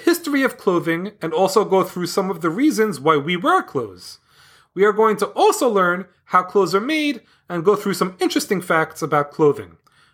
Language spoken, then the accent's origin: English; Houston, Texas, United States; I'm from Houston, Texas.